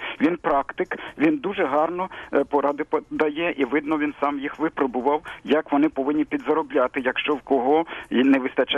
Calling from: Kyiv, Ukraine; із Києва, батько трьох студентів.

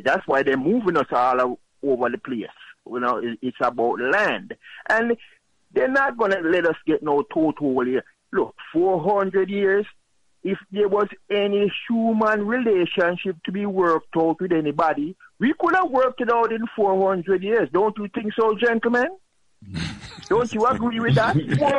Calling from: Memphis, Tennessee, United States; from Memphis.

